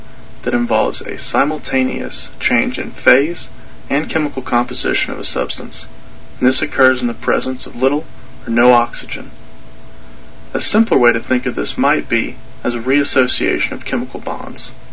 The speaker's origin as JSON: {"language": "English", "region": "Tennessee", "country": "United States", "tie": "born or raised there", "said": "In my home state of Tennessee"}